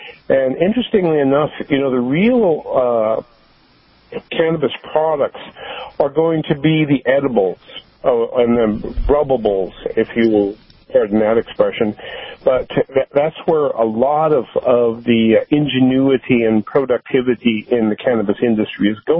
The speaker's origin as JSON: {"language": "English", "town": "Santa Cruz", "region": "California", "country": "United States", "tie": "born or raised there", "said": "Here in California, we have in my hometown here in Santa Cruz, we have a real interesting conflict going on"}